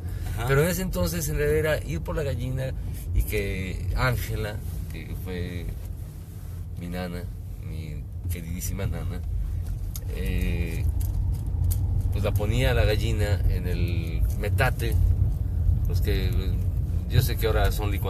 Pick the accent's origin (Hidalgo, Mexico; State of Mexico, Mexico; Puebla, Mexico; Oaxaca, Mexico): Hidalgo, Mexico; Tulancingo; De mi pueblo, en Tulancingo, Hidalgo, uh-huh, yo me crié con una nana ñañú